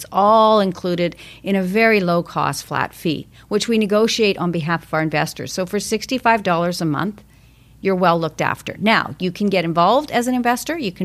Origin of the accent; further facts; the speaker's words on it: Calgary, Alberta, Canada; now in Vancouver, Canada; I came from Calgary. I came out here, and it happened to be sunny weather for 10 days